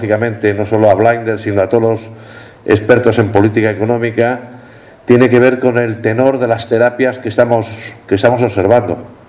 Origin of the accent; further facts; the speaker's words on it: Spain; en mi país, en España